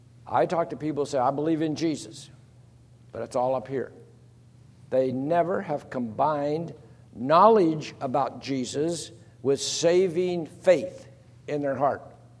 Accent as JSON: {"language": "English", "region": "Texas", "country": "United States", "said": "I'm from Texas"}